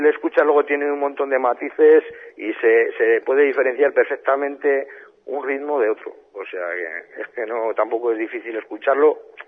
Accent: Arrabal, Castile and León, Spain; aparte de yo y Andrés, actualmente, que somos de Arrabal

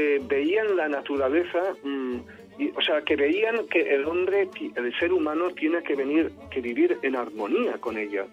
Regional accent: Catalonia, Spain; yo soy catalán

